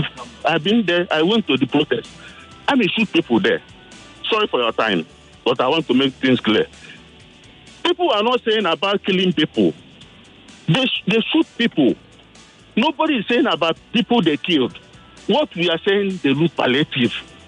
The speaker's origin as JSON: {"language": "English", "country": "Nigeria", "said": "As a Nigerian, as a nation."}